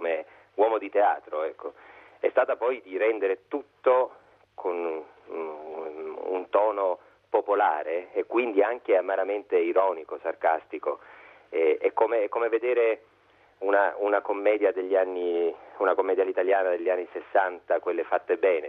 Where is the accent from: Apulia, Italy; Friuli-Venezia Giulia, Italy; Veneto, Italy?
Apulia, Italy; Lecce; Si parte ancora, io sono salentino, sono leccese